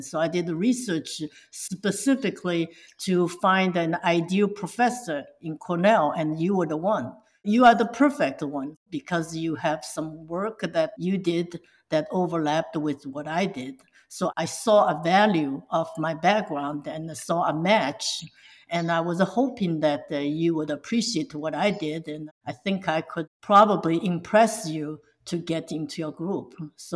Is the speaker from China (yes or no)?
yes; China; English is a second language; now in United States; I was born and raised in China.